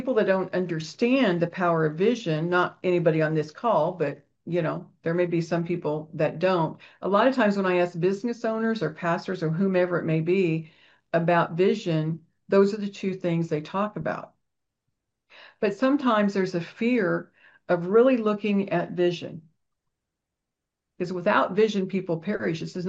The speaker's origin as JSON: {"language": "English", "region": "Kansas", "country": "United States", "said": "I'm from Kansas. We don't say anything in the Bible right."}